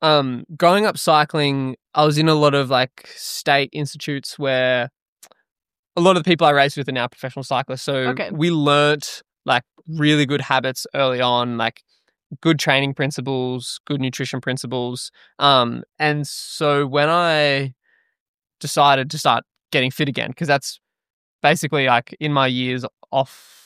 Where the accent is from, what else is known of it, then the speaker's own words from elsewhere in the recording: New South Wales, Australia; I grew up in like a semi-small town of like maybe 70,000 people in the country and it's like a massive sporting town. If you're like in the country like New South Wales, country Victoria area where I'm from